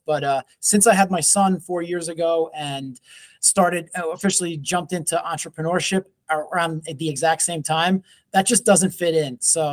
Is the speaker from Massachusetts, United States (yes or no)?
no; New York City, New York, United States; now in Long Island, United States; Long Island, New York is home now. I was actually born and raised in the forgotten borough of New York City